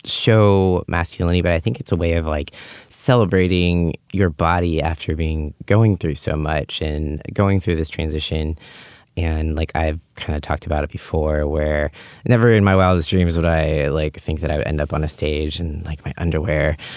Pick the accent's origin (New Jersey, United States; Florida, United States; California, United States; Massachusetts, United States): California, United States; Auburn; growing up in Auburn, it was a much more like small conservative town. I grew up going to a Christian school and all that stuff.